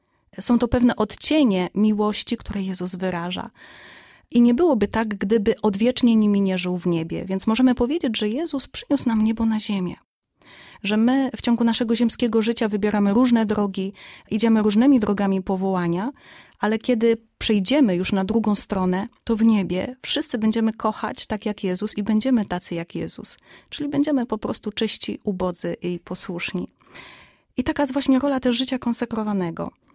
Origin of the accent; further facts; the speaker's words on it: Skierniewice, Łódź Voivodeship, Poland; jestem siostrą apostolinką, pochodzę ze Skierniewic